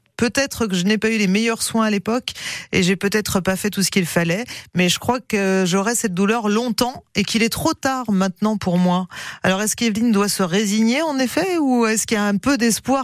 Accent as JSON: {"language": "French", "region": "Auvergne-Rhône-Alpes", "country": "France", "said": "notamment chez nous en Drôme Ardèche, avec des coins magnifiques à explorer, à découvrir"}